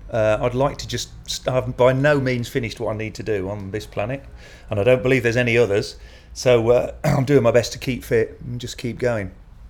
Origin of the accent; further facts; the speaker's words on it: Peterborough, East of England, United Kingdom; Yeah, I grew up in Peterborough. Original Peterborough boy